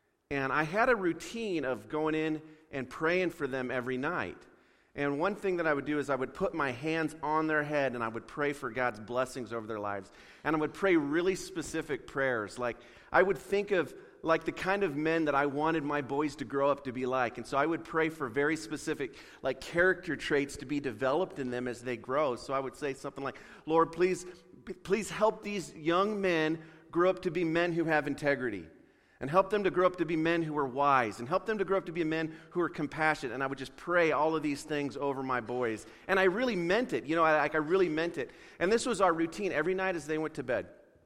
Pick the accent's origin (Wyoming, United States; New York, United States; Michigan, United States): Wyoming, United States; moved away as an adult; also born or lived in Missouri; I grew up in Wyoming, ended up moving to Missouri, you know, in my early 20s